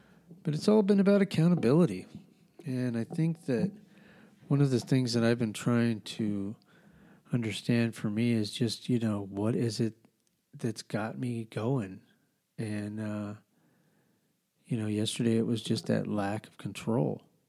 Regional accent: New Mexico, United States; I grew up in New Mexico, you know, I've always had, I've grown up in different races. We, you know, there was a lot of Mexicans, a lot of Spanish. When I grew up in New Mexico, when I was in high school and middle school, there was a lot of gangs.

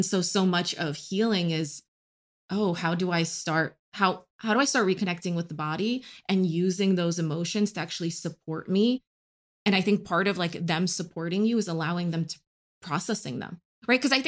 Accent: New York, United States; I'm from New York, love New York.

